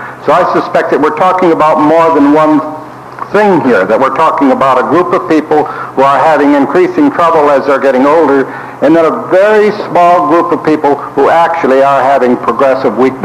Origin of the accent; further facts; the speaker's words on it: Rochester, Minnesota, United States; from Rochester, Minnesota.